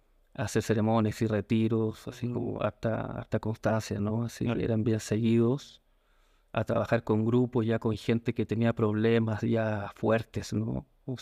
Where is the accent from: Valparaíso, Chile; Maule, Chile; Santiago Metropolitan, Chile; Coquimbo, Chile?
Santiago Metropolitan, Chile; Santiago; born there; Nací en Santiago de Chile, la capital.